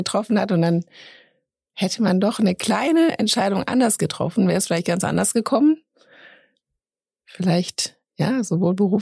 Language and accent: German; Troisdorf, North Rhine-Westphalia, Germany; moved away as an adult; also born or lived in Wiesbaden; now in Frankfurt, Germany; tatsächlich aus der Nähe von Köln. Also ich bin geboren in Troisdorf und auch dort aufgewachsen und bin vor knapp 20 Jahren dann nach Hessen beziehungsweise erst nach Wiesbaden und dann nach Frankfurt gezogen.